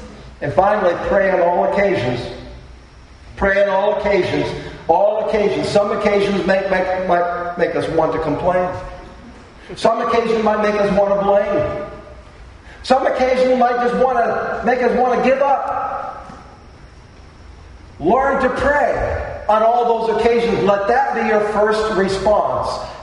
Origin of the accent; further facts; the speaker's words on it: United States; We're fans, and we're from the States, and we like to watch Queen Elizabeth and all that happens there.